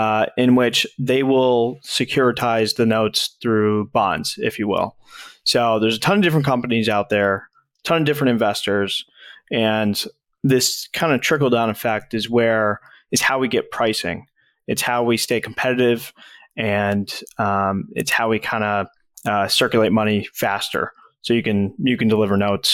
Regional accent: Springfield, Massachusetts, United States; so I'm from Springfield, Mass. I'm a Springfield, Mass kind of guy

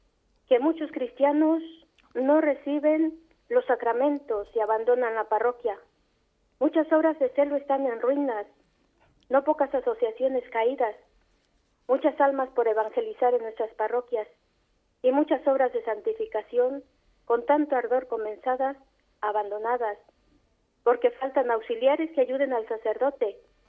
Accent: Mexico; Las tres hermanas que componemos ahora la comunidad somos mexicanas.

